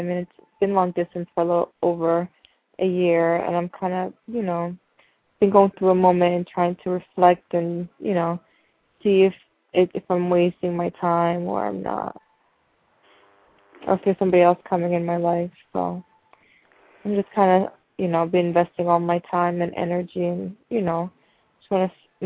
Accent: Egypt; Since I was younger, everybody was calling me Princess because I am from Egypt

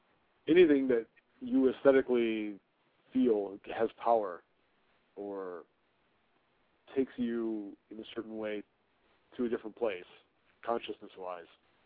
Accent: Madison, Wisconsin, United States; I would love to do it somewhere else that's not my hometown of Madison, Wisconsin.

